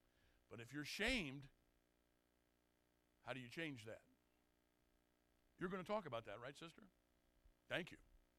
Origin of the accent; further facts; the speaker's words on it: Fieldon, Illinois, United States; I grew up in Pierre Marquette State Park is where I grew up, in that area, up in the Bluffs. Went to grade school in Fieldon, the big town of Fieldon. Went to the Baptist Church in Fieldon. It's where I got saved. It's where I became a Christian.